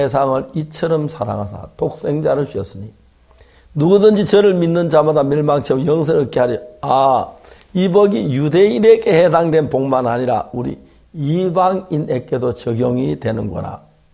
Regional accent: South Korea; 여러분 우리는 대한민국 사람입니다.

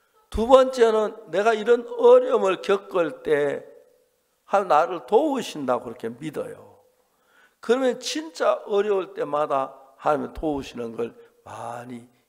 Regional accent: Seonsan, North Gyeongsang, South Korea; 저는 대한예수교 장로에서 그 선산, 제 고향 경북 선산인 선산교회를 다녔어요.

